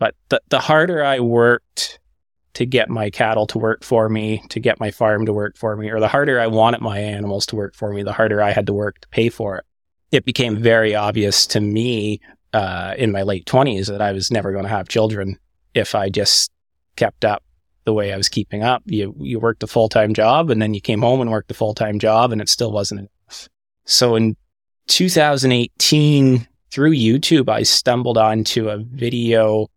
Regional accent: Quebec, Canada; So I ended up moving to Eastern Ontario, which is where the linebacks came from, which is where Robert Lynch lived. It was about a 3-hour drive east from where I grew up in Quebec.

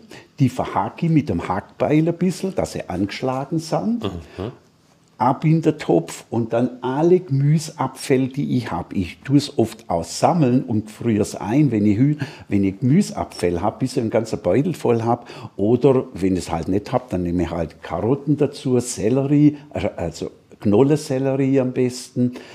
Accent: Baden-Württemberg, Germany; now in Austria; das kriegt man drüben in Bayern und bei uns im Schwabenland kriegt man das gar nicht

